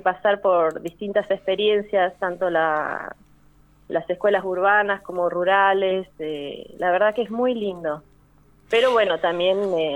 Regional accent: El Bolsón, Río Negro, Argentina; Yo soy de acá, de Bolsón. Ajá. Yo vivo, toda mi vida viví acá en Bolsón y hace 6 años que elegí la ruralidad.

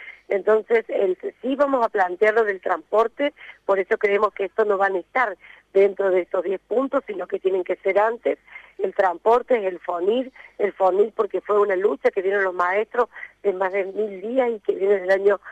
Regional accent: Argentina; en el interior somos argentinos

